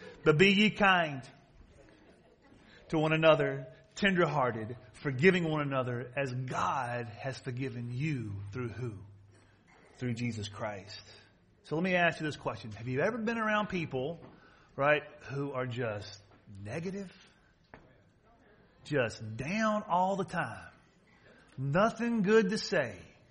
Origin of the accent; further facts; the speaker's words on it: Southern United States, United States; I know all about racism. I grew up in the South. I watched it happen.